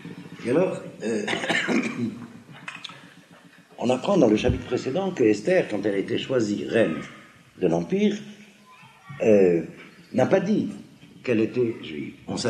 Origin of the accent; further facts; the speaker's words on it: Algeria; moi j'ai vécu moi-même cela avant la guerre mondiale en tant qu'Algérien, citoyen français